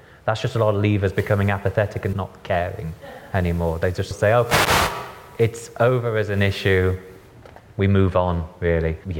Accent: England, United Kingdom; Sorry, I'm from the North. I'm a snob about the South.

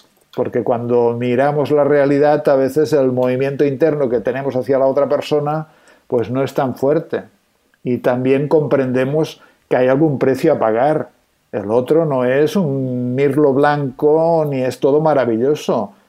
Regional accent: Catalonia, Spain; me invitaron a un programa de televisión aquí en mi tierra, en Cataluña

